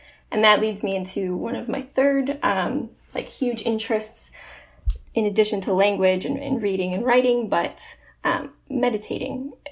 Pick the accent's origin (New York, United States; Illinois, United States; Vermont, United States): Illinois, United States; Chicago; I'm from Chicago, Illinois, and that's also where I'm located.